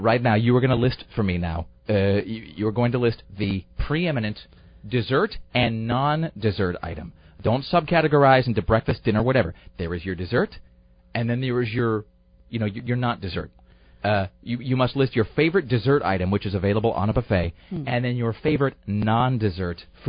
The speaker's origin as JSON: {"language": "English", "town": "Kennewick", "region": "Washington", "country": "United States", "tie": "born or raised there", "said": "In my hometown of Kennewick, it's it's not even a smorgasbord."}